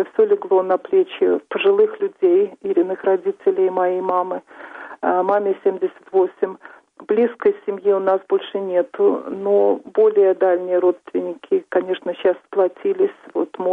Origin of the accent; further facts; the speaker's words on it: Belarus; И я горжусь тем, что я белоруска.